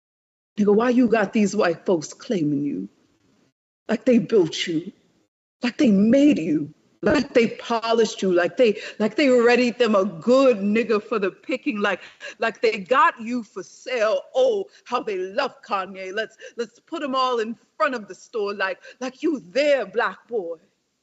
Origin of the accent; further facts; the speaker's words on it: Newark, New Jersey, United States; this is called The 39 Bus Makes Stops in the South Ward, because I'm from Newark, New Jersey.